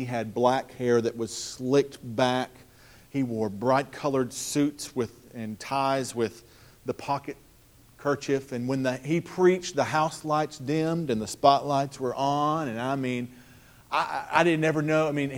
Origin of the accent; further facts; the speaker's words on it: Texarkana, Texas, United States; I was born and raised in Texarkana, Texas.